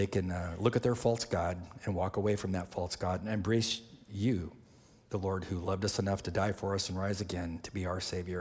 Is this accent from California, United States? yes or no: yes; California, United States; So he spent 33 days in the Betty Ford Center in Palm Springs near my hometown where I grew up.